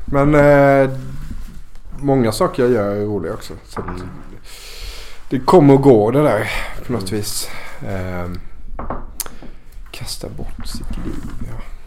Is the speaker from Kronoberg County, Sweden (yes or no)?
yes; Älmhult, Kronoberg County, Sweden; now in Stockholm, Sweden; Älmhult. Småland.